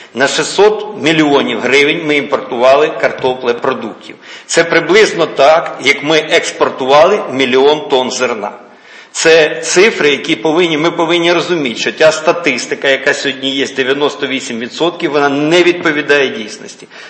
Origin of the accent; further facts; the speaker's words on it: Kherson, Kherson Oblast, Ukraine; ну я ж з Херсона.